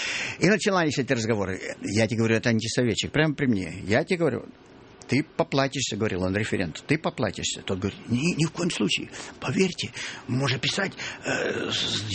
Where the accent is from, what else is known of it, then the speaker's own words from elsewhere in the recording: Odesa, Odesa Oblast, Ukraine; Я же приехал из Одессы